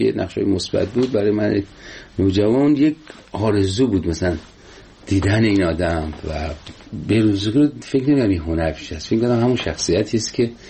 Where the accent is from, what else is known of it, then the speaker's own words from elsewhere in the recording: Sangsar, Semnan, Iran; غذای سنتی ولایت ما سنگسر، یکی از دهات شمال سمنانه